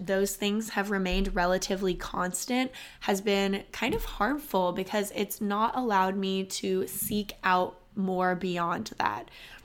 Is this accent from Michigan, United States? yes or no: no; Austin, Texas, United States; I'm from Austin, Texas. That's where this college is based, obviously, UT Austin.